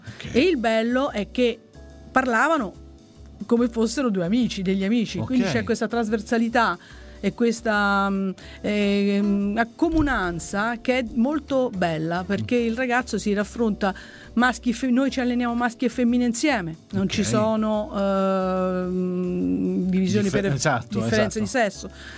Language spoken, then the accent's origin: Italian; Rome, Lazio, Italy; io sono di Roma, ho fatto la maestra a Roma